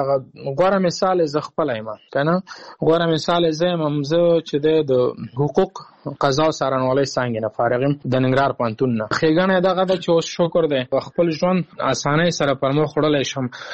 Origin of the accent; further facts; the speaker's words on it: Afghanistan; ځکه عموما موږ په افغانستان داسې یو مملکت دی چې موږ یوازې په تعلیم باندې چې دی تکیه نشو کولی